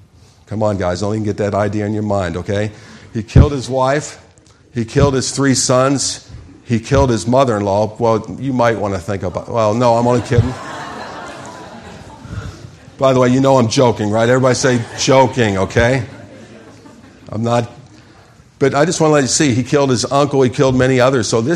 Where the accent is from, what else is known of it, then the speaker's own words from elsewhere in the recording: Dayton, Ohio, United States; when I was growing up in Dayton, Ohio, it seemed like searchlights were out all the time.